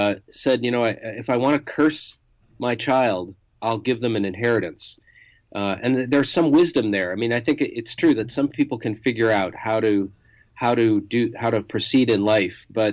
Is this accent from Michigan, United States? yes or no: yes; Bloomfield Hills, Michigan, United States; I'd say, well, I'm from Detroit. And they'd say, well, really, like, where are you from?